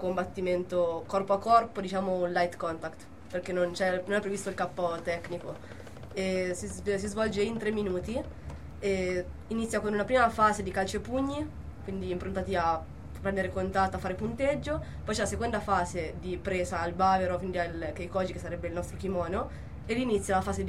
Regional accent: San Martino in Campo, Umbria, Italy; Io sono di San Martino in campo.

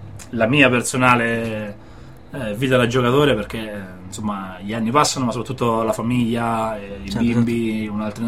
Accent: Terni, Umbria, Italy; now in Perugia, Italy; Io sono di Terni, spero che questo non crei problemi

